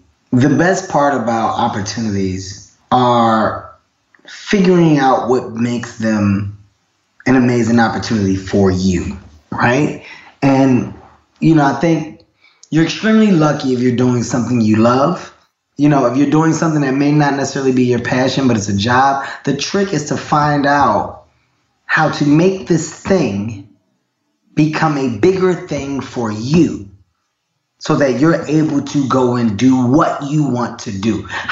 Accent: Philadelphia, Pennsylvania, United States; My first time going to Canada, I didn't know what to expect because I'm a guy from North Philadelphia.

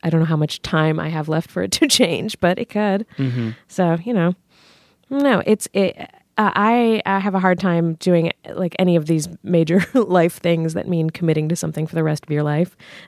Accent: Virginia, United States; I feel like most people have, like, everyone is always surprised that I don't have an accent because I'm from Virginia

